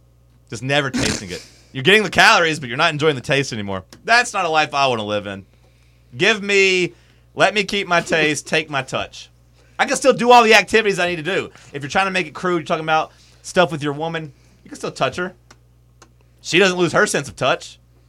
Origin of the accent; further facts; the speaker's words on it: United States; It's the biggest American sporting event, and I'm an American.